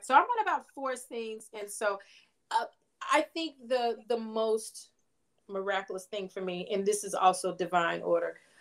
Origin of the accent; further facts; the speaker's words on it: Marshall, Texas, United States; I'm originally from East Texas. Marshall is like 150 miles east of Dallas. So my parents came to Dallas for work.